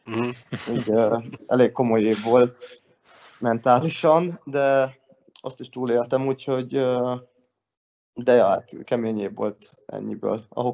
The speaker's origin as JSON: {"language": "Hungarian", "country": "Hungary", "lives_now": "Finland", "said": "Magyar, de az ő szemükben nem vagyok úgy magyar, hogy beszélem a nyelvet ugyanúgy, ugye, mint ha svéd lennék"}